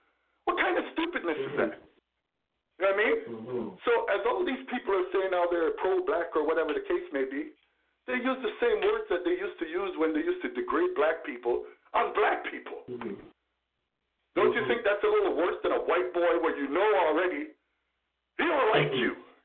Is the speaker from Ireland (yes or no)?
no; Jamaica; now in United States; Because I'm not from America. I'm originally from Jamaica.